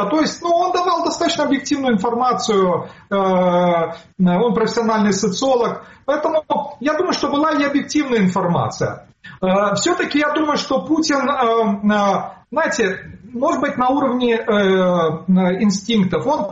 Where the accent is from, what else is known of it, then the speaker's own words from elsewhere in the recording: Kharkiv, Kharkiv Oblast, Ukraine; я родом из Харькова